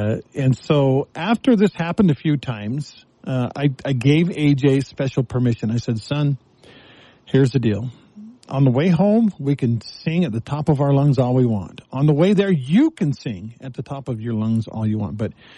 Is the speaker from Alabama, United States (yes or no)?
no; Texas, United States; I grew up in Texas, the home of Dr. Pepper. Dr. Pepper is everywhere in Texas, and I just kind of feel like it's my connection to Texas is drinking Dr. Pepper.